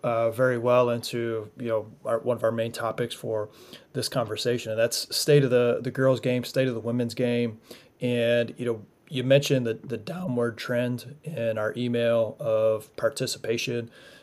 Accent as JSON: {"language": "English", "region": "Michigan", "country": "United States", "also_born_or_lived": "Ohio / Indiana", "said": "I'm from Michigan, lived in Ohio, lived in Indiana, Midwest, everybody makes the playoffs."}